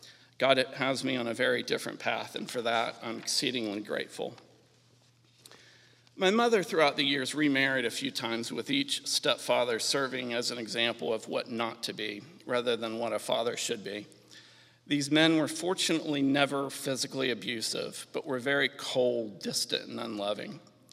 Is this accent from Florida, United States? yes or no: yes; Orlando, Florida, United States; to Orlando, Florida, where we lived through college. I loved Orlando and will always consider it my hometown.